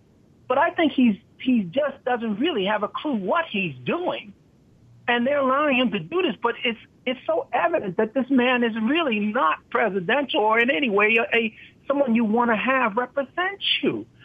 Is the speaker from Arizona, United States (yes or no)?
no; New York, United States; I'm from New York. I know Trump.